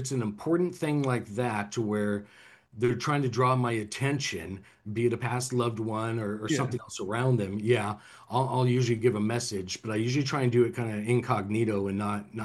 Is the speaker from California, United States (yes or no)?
yes; California, United States; And I'm from California, and I've lived in all these states myself, so a lot of them are my personal stories.